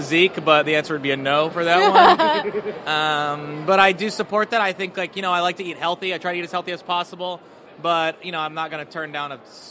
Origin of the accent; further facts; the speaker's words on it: Iowa, United States; I'm a Muslim from Iowa, right?